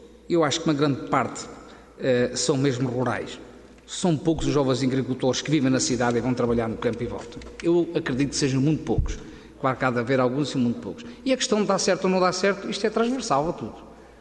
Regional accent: Oeste, Portugal; Eu sou do Oeste, eu vivo todos os dias com o pessoal, principalmente da parte da fruticultura

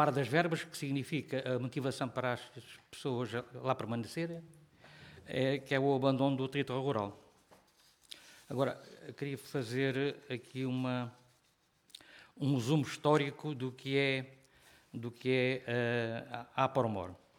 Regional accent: Alentejo, Portugal; Eu próprio nasci no campo, nasci no Monte Alentejano, fui criado no campo, aprendi a ler à luz no candeeiro e a fazer contas.

